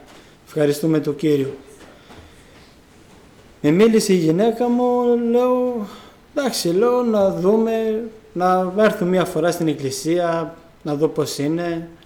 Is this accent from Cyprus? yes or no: no; Albania; Η καταγωγή μου είναι από Αλβανία.